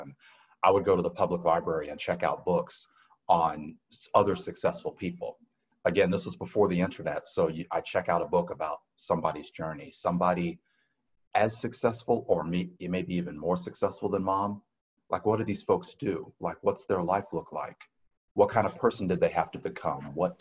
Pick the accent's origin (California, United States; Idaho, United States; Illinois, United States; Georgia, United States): Georgia, United States; Decatur; also born or lived in Marietta / Kennesaw / Woodstock; I feel like I'm from anything that's North Metro. I've been in Marietta, in Kennesaw, in Woodstock, and I was born in Decatur.